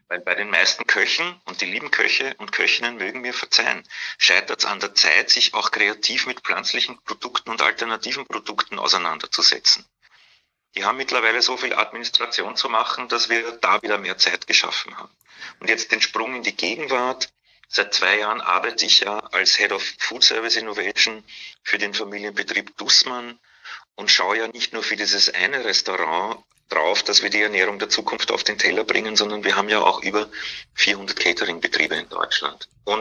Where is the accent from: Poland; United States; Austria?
Austria; Vienna; accent: Austrian; Ich bin in Wien geboren und aufgewachsen, da auch Hotelfachschule gemacht.